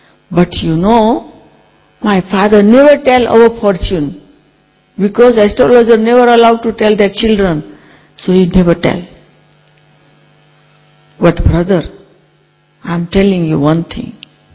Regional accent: Gujarat, India; I am from India. I am from Gujarat.

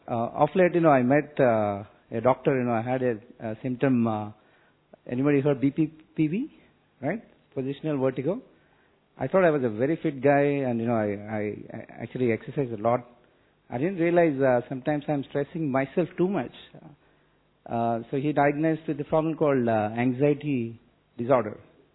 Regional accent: Pune, Maharashtra, India; from Pune.

